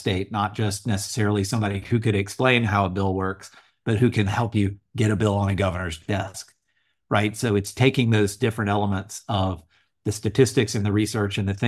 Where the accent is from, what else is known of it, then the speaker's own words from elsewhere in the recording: Alabama, United States; in my home state of Alabama, we hired lobbyists